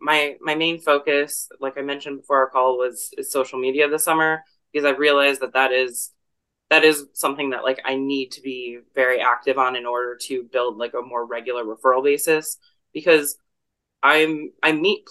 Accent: Michigan, United States; I'm originally from Michigan and I owned a home there.

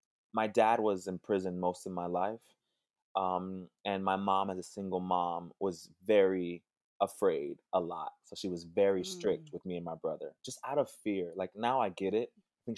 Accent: San Antonio, Texas, United States; also born or lived in Dallas; So when I was born in Dallas. I moved to San Antonio with my mom and my brother.

